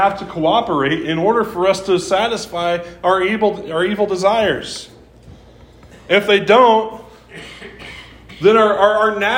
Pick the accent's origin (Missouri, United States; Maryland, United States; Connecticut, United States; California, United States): Missouri, United States; but I'm from Missouri. That's my excuse.